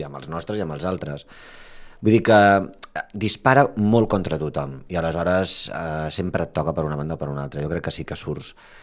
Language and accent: Catalan; Vilanova i la Geltrú, Catalonia, Spain; jo soc de Vilanova i faig moltes coses allà